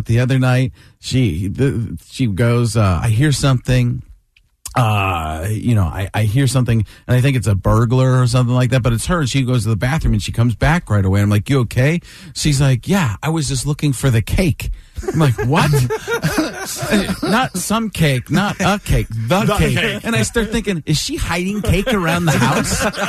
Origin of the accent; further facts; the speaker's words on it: Chicago, Illinois, United States; born there; I was born in Chicago area.